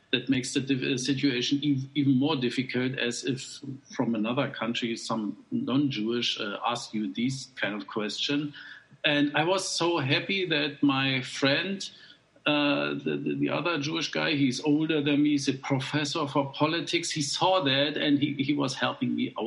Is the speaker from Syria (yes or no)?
no; Germany; English is a second language; When they ask, where are you from? And it's from Germany